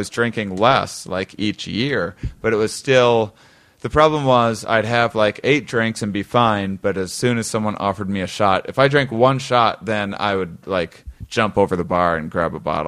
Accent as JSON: {"language": "English", "town": "La Crosse", "region": "Wisconsin", "country": "United States", "tie": "born or raised there", "said": "Yeah, La Crosse, Wisconsin. It's on the border of Minnesota and Iowa. Most bars per capita in the entire United States. Quite proud of it."}